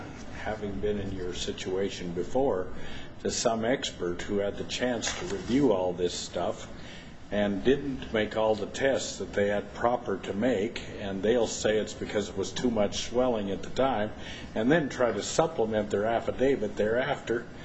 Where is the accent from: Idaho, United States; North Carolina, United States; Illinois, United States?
Idaho, United States; and I say gamma, but I'm from Idaho.